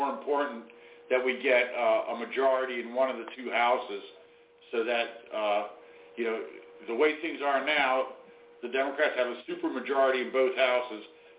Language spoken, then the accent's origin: English; East Coast, United States; now in Western New York, United States; These are definitely not East Coast people here in Western New York.